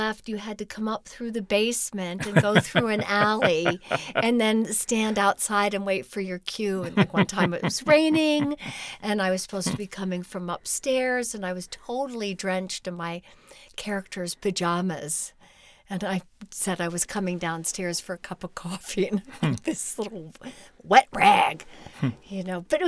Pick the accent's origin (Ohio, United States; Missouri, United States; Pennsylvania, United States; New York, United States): Ohio, United States; because I was from Ohio, for some reason, I was in charge of the drain on her back porch of her townhouse